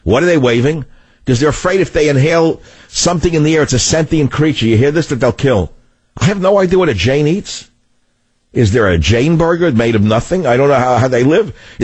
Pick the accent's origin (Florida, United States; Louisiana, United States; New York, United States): New York, United States; I said, no, I'm from New York. That's how we talk.